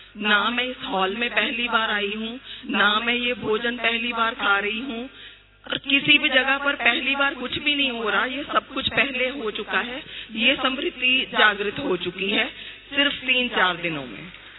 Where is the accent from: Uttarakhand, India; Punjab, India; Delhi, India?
Punjab, India; Phagwara; मैं फगवाड़ा से हूँ, पंजाब स्टेट से